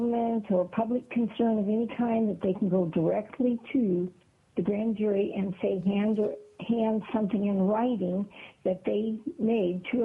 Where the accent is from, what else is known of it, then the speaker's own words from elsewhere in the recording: Anchor Point, Alaska, United States; I'm from Anchor Point. I'm a concerned citizen.